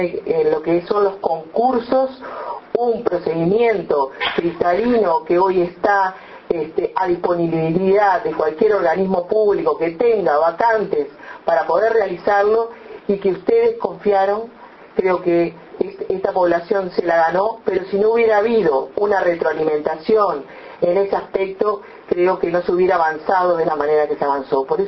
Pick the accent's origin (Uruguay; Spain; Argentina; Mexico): Uruguay; como buenos uruguayos que somos